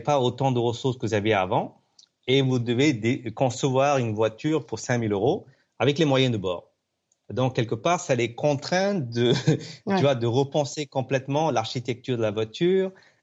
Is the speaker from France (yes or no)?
no; Pondicherry, Puducherry, India; parce que moi j'ai grandi en Inde, à Pondichéry.